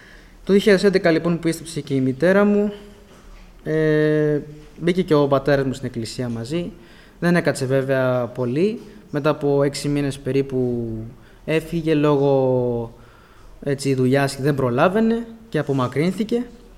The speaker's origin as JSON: {"language": "Greek", "town": "Nea Smyrni", "region": "Attica", "country": "Greece", "tie": "born there", "said": "Γεννήθηκα το 2001, συγκεκριμένα στη Νέα Σμύρνη."}